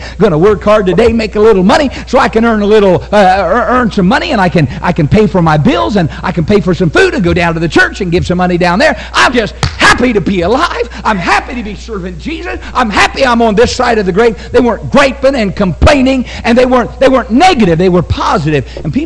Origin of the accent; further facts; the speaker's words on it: West Virginia, United States; You could just be a dumb old country boy like me and figure it out. I'm from West Virginia, the place of barefoot women and toothless men.